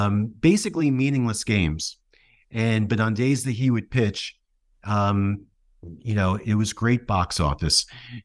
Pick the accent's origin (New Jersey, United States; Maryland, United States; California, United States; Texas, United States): New Jersey, United States; You know, I grew up in New Jersey, and you know, I rooted for the Mets and the Yankees